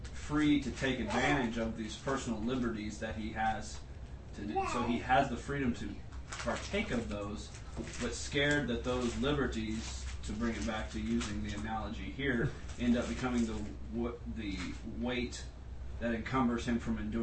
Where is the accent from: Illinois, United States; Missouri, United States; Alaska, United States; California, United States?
Missouri, United States; we're way out on the golf course back in my hometown. One time we're back in Missouri, and the golf cart breaks down.